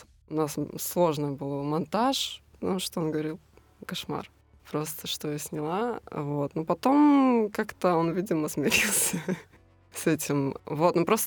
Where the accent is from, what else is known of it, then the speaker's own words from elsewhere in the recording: Azov, Rostov Oblast, Russia; born there; now in Saint Petersburg, Russia; Я родилась в Азове, это Ростовская область.